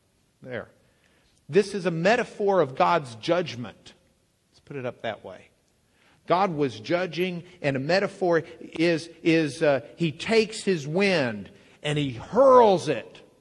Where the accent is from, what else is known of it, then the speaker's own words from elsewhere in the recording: Lubbock, Texas, United States; I grew up in Lubbock. We have wind. We have like hurricanes every spring.